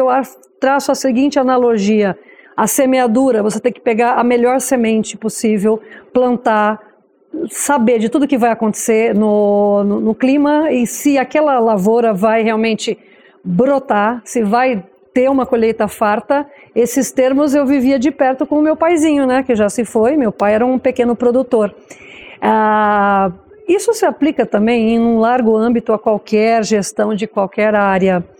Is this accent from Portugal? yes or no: no; Gastão Vidigal, São Paulo, Brazil; Sou originária do interior de São Paulo, região noroeste paulista, Gastão Vidigal, grande metrópole. Sou descendente de espanhóis, cresci no campo